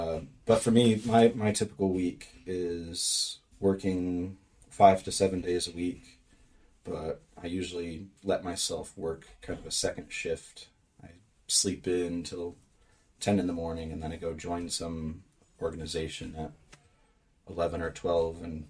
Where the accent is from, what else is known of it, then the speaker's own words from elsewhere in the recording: United States; That's as an American, though. So it's this weird privilege to come from a place where the background risks are already high.